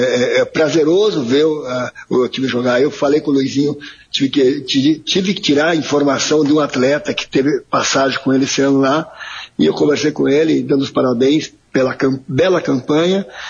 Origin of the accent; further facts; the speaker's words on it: Rio Grande do Sul, Brazil; somos gaúchos, somos do interior e somos raízes, né?